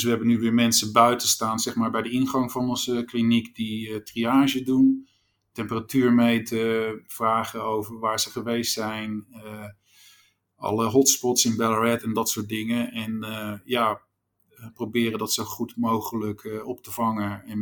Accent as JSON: {"language": "Dutch", "country": "Netherlands", "said": "Nou, kijk, wat ik zeg, ik ben Hollander"}